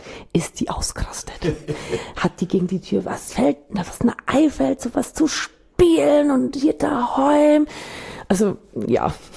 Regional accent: Germany; accent: German; Die haben es halt oft nicht erkannt, weil wenn ich Englisch spreche, ist mein Akzent halt Deutsch.

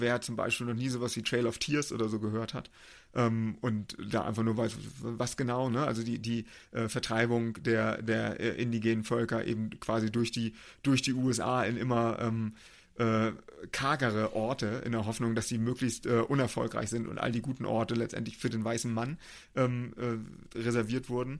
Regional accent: Germany; Ich glaube schon, dass in manchen Teilen wir uns als Deutsche ein bisschen zu viel Gedanken machen.

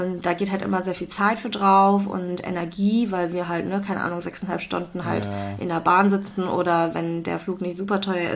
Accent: North Rhine-Westphalia, Germany; ich komme doch eigentlich aus NRW und da kenne ich auch so viele Leute

